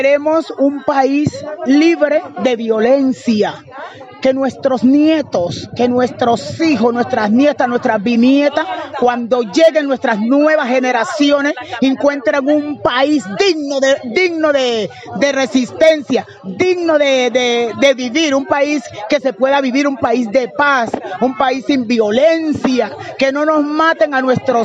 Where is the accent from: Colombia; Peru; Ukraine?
Colombia; Cali, Valle del Cauca; Soy del oriente de Cali